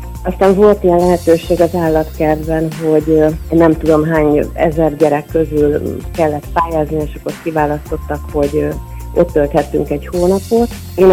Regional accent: Érd, Pest, Hungary; Igazából én a Vörösmarty gimnáziumba jártam, ugyanis érdi vagyok.

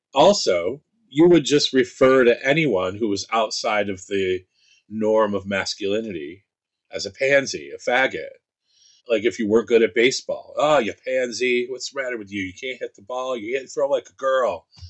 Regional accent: Saratoga Springs, New York, United States; And I grew up and lived in Saratoga Springs, which is not far from Queensbury.

